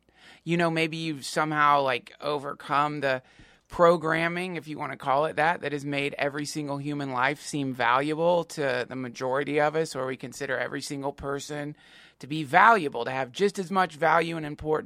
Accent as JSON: {"language": "English", "country": "United States", "said": "I didn't find it funny, and I'm an American"}